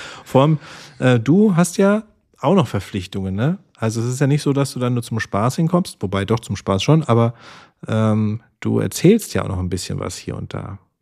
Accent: Hesse, Germany; bei uns in Hessen

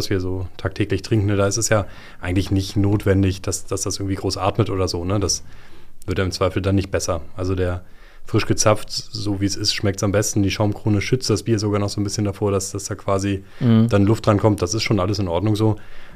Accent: Hamburg, Germany; also born or lived in Bavaria; Ich bin ursprünglich Hamburger

